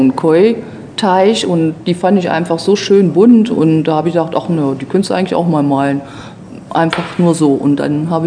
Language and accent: German; Lower Saxony, Germany; Die süße Tour läuft zwischen Sachsen-Anhalt und Niedersachsen und immer entlang der Zuckerfabriken und der Zuckerrübenforschung. Und da ist ja auch meine Heimat.